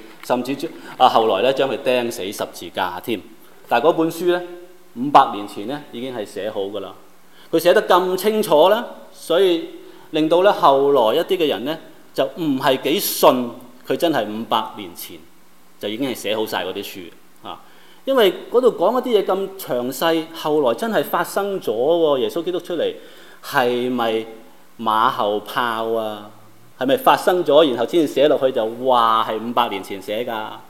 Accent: China; 这件是世界性的事，是跟我们中国人有关系的，所以我们重温一点中国人的历史

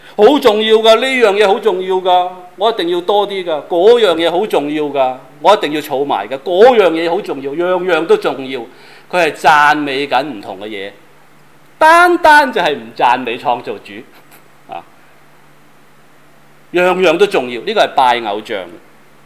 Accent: Guangdong, China; accent: Cantonese; 用我们广东话的语言去揣摩这些恶事的内涵

